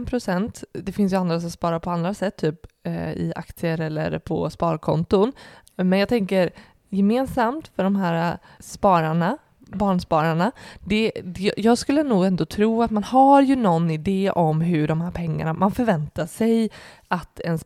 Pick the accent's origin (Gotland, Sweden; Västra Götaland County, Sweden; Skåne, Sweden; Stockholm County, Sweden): Västra Götaland County, Sweden; vi är ju ändå från Göteborgstrakten här nu.